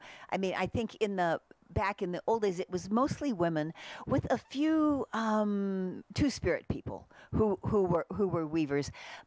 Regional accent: Santa Fe, New Mexico, United States; also born or lived in Oklahoma; No, I grew up in Santa Fe, actually.

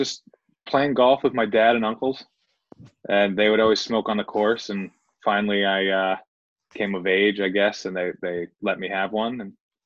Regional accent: Connecticut, United States; moved away as an adult; I'm originally from Connecticut, moved up to Massachusetts, New Hampshire area with my wife

